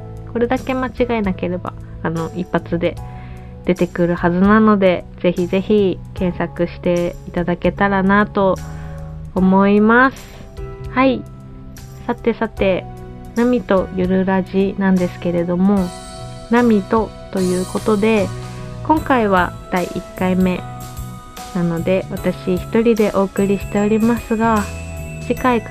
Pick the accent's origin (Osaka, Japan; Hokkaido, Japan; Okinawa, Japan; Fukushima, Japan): Fukushima, Japan; 出身が福島県出身なんですけれども、現在東京都で主に活動してます。今年は地元含め地方にも行けたらいいなとは思っております。